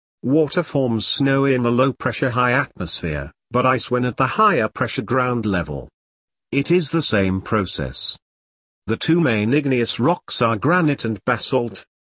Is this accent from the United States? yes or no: no; Wales, United Kingdom; For me, I was a romantic. Growing up in the Afan Valley was the most wonderful childhood.